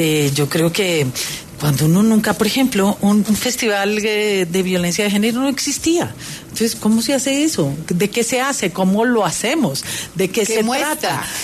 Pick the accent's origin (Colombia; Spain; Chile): Colombia; Popayán, Cauca; una historia basada en mi tierra, en mi ciudad, Popayán, donde, como en muchas ciudades de este país, todo lo difícil se tapa y se oculta